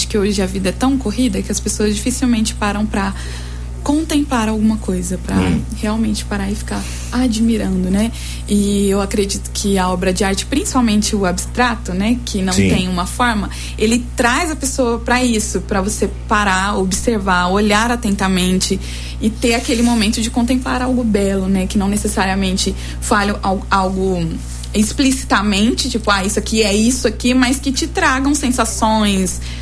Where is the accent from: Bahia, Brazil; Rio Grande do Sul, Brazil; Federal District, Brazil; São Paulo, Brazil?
São Paulo, Brazil; Paulista raiz.